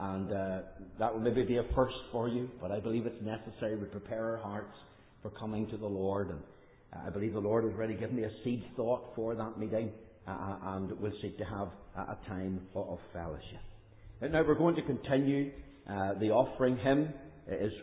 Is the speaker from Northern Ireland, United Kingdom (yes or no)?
yes; Northern Ireland, United Kingdom; I come from Northern Ireland. I'm not an inbred Australian or a person from Tassieland here.